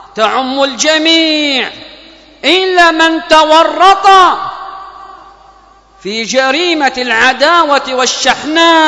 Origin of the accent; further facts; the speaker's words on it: Yemen; اللهم ادفع عن بلادنا اليمن الفتن وسائر البلايا والمحن.